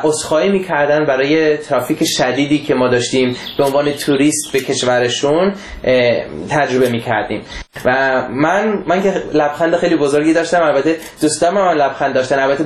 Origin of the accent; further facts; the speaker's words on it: Germany; now in San Francisco, United States; و من در آلمان به دنیا اومدم و بزرگ شدم. 28 سالمه و تقریبا 4 ساله هست که من اینجا در آمریکا زندگی میکنم، در سان فرانسیسکو